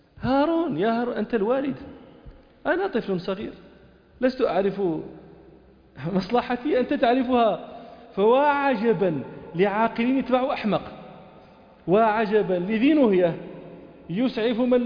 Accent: Morocco; نحن في عندنا في المغرب هذا التعبير، ما أدري هل لكم مثله

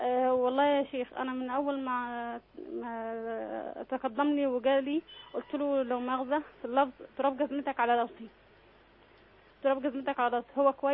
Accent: Kafr El Sheikh, Kafr El Sheikh Governorate, Egypt; now in Cairo, Egypt; وأنا أصلا يعني أنا أصلا من كفر الشيخ مش من هنا من القاهرة

